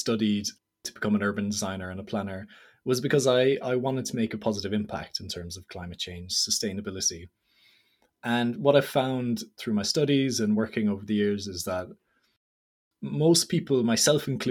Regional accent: Ireland; quite, I guess, important to me as an Irish person

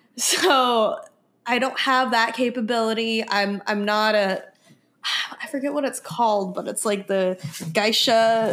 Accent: United States; I am Asian American, Filipino.

